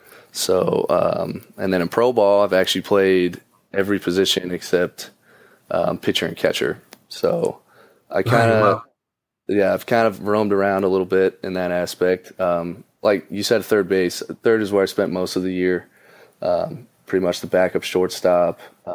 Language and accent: English; Parker, Colorado, United States; also born or lived in Littleton; But I was born in Littleton, which is just 15 minutes up the road. Lived my whole life in the same house in Parker, so... Yeah, it's been, you know, born and raised Colorado native.